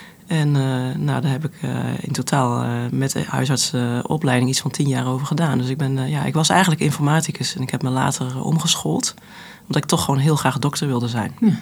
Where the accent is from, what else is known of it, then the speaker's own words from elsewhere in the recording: Netherlands; En dat merk ik ook als ik in het buitenland werk. Als Nederlanders hebben we toch het idee dat wij het goed doen.